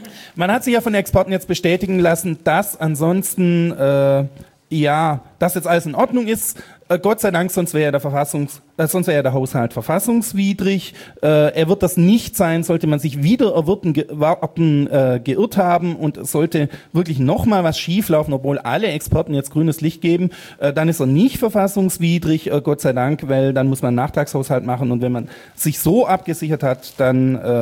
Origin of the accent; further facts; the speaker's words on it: Baden-Württemberg, Germany; Ich bin Schwabe, ist ein Geburtsfehler, kann ich nicht mehr weg davon.